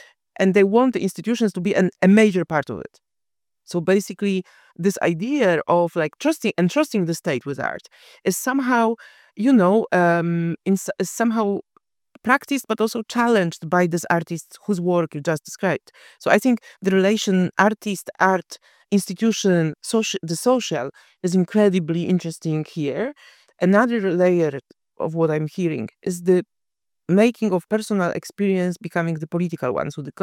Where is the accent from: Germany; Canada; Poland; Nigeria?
Poland; You know, I come from Poland.